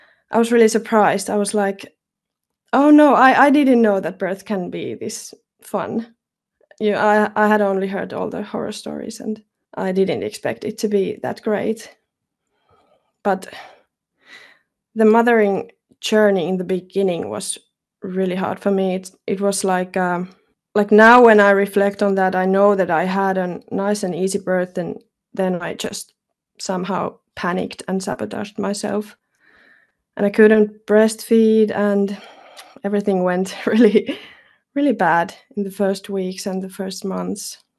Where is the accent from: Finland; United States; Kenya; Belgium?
Finland; I'm from Finland.